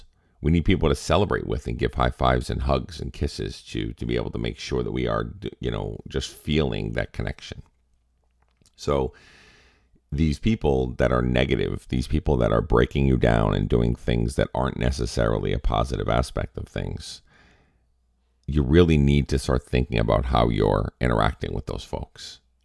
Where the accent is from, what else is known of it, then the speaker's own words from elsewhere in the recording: Massachusetts, United States; I'm from Massachusetts. So we've got a little bit of an edge to us in Massachusetts.